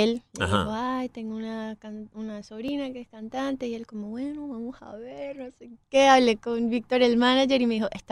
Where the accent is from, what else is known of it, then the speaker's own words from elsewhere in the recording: Venezuela; yo soy venezolana.